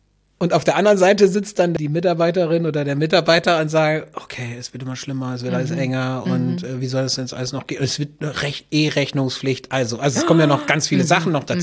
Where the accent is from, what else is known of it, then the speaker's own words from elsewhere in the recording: Germany; Wir kommen ja aus Deutschland.